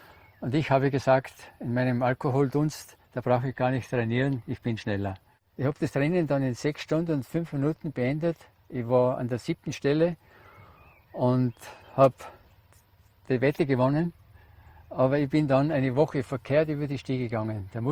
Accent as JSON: {"language": "German", "town": "Aurach", "region": "Tyrol", "country": "Austria", "said": "ich komme aus Aurach, bin also ein waschechter Tiroler. Und ich bin 71 Jahre alt"}